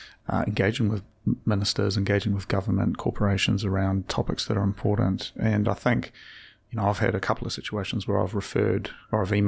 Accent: New Zealand; and I say we as sort of the royal we of New Zealand, but as a New Zealander, and I think it's important to understand, you know, I do have a relation to the land and to the people

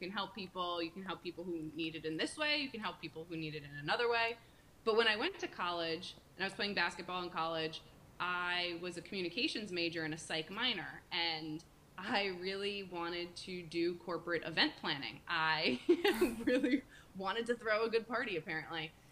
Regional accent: New Jersey, United States; now in Rhode Island, United States; So I am a Jersey girl. I love me some New Jersey, but I live in Rhode Island now.

